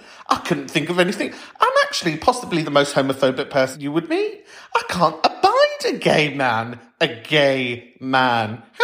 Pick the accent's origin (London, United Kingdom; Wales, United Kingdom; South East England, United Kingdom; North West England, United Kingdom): North West England, United Kingdom; Liverpool; oh, I'd say because I am a Scouser. I know it's a very broad church of the people who like to identify as Scouse, but I'm just saying, if it's not a Liverpool postcode, are you really?